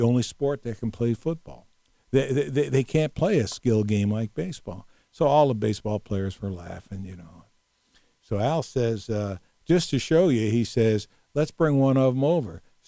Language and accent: English; Los Angeles, California, United States; And, you know, growing up in Los Angeles in the late 50s was absolutely the most incredible time.